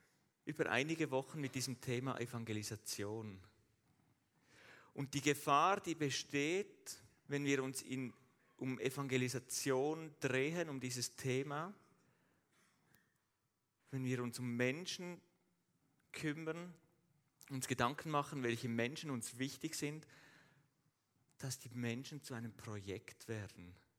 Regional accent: Switzerland; Wenn ich das Wort investieren höre, als Schweizer sowieso, dann geht es doch um Geld.

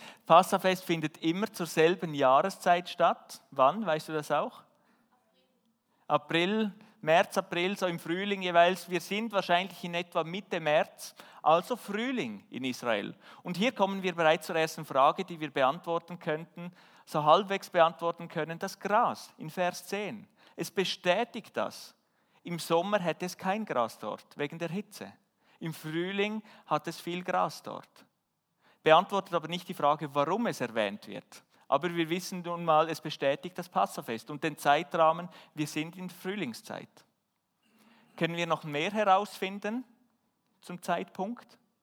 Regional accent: Switzerland; Wir als Schweizer, was erwarten wir von einem Berg?

